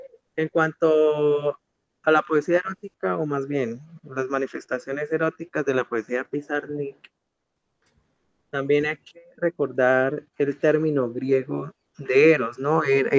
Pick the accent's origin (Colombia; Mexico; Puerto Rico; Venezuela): Colombia; Bogotá; now in Manizales, Colombia; yo no soy de Manizales, ¿no? Soy de Bogotá, me conocí con Sebastián desde Bogotá, y no sé, vine a parar acá por cuestiones del amor.